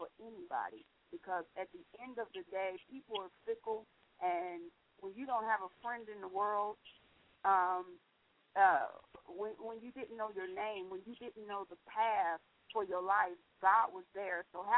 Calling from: Kentucky, United States; I'm calling from Northern Kentucky, and I found out about the show actually through a friend.

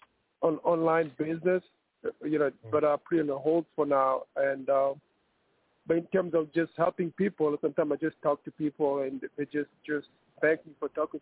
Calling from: New York City, New York, United States; I'm calling from New York City. Manhattan.

